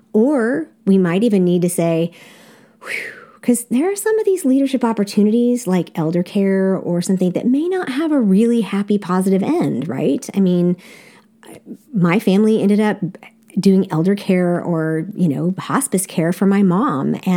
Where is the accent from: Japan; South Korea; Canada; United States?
South Korea; I grew up in Korea